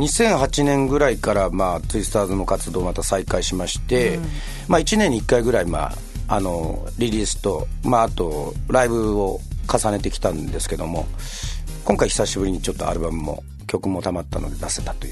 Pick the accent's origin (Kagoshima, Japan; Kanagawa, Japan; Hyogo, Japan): Kagoshima, Japan; Yoron; もともと自分まあ出身が与論で